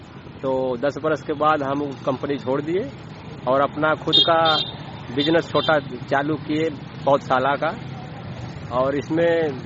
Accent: Shahpur Bahor Rai, Uttar Pradesh, India; ग्राम Shahpur बहोर राय।

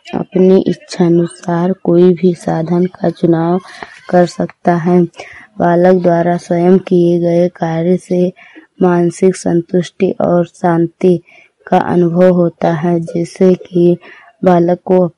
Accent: Hariharpur, Uttar Pradesh, India; मैं हरिहरपुर गांव जिला श्रावस्ती की रहने वाली हूँ।

